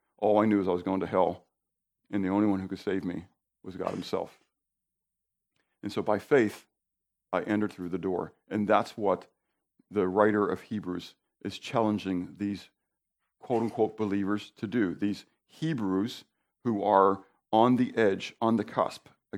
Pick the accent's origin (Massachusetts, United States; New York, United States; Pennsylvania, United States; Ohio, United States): Pennsylvania, United States; Pittsburgh; And I've told you, growing up in Pittsburgh, you're uphill both ways, right?